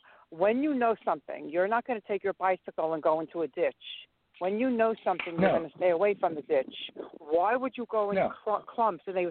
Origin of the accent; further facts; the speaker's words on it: New York, United States; But I, in my heart, I'm a New Yorker, and I'm taking away from the 800,000 people.